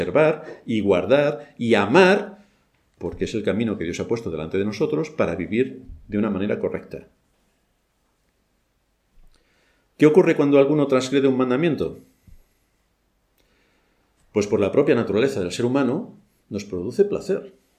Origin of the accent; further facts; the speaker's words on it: Spain; Pero como vivimos en España, tenemos que cumplir la ley de España porque somos españoles.